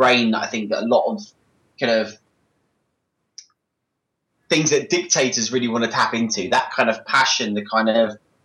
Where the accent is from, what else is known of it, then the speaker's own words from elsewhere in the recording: United Kingdom; I'm half Polish and half English, and I feel that I'm half British, half Polish, and I feel, yeah, I was brought up in Britain, and I can barely speak Polish. My Polish is like a 5-year-old